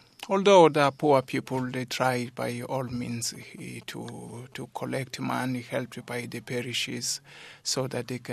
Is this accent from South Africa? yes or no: yes; South Africa; to us as a South African people